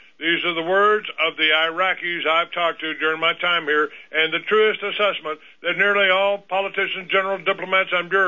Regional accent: Georgia, United States; now in Colorado Springs, United States; I grew up in Georgia, but I live in Colorado Springs now.

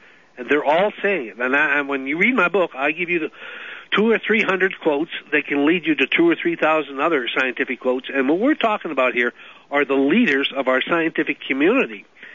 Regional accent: Phoenix, Arizona, United States; now in Morristown, United States; I sure am, and I just want you to know I come from Phoenix, Arizona.

